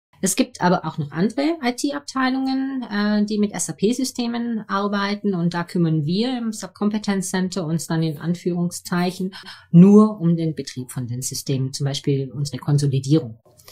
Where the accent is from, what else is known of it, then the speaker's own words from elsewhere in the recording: Baden-Württemberg, Germany; Ich glaube, Ulm gilt nicht als international. Also ich komme hier aus der Region.